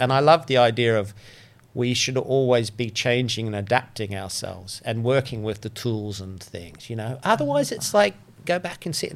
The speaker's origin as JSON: {"language": "English", "country": "Australia", "said": "But like, as an Aussie who's sort of lived in six different countries around the world and sort of calls this place home, even though it rains too much."}